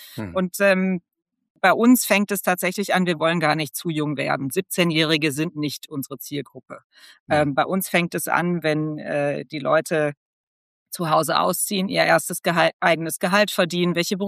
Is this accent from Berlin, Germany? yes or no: no; North Rhine-Westphalia, Germany; Ich bin ein Kind des Ruhrgebiets